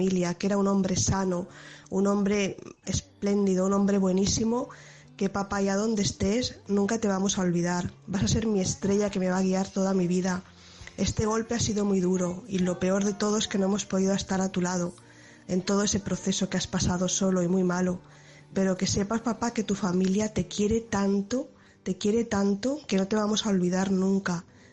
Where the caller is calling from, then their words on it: Barcelona, Catalonia, Spain; Mi padre falleció el pasado 3 de abril aquí en Barcelona por coronavirus